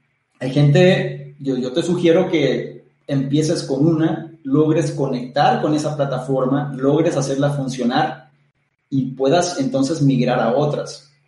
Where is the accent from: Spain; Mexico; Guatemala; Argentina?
Mexico; Yo soy de México, o sea, México país, y actualmente estoy radicando ahí.